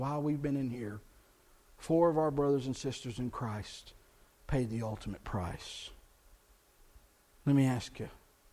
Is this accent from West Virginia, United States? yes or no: no; Texas, United States; Those of you that grew up here, I grew up in Texas, I mean, you just went to church, right?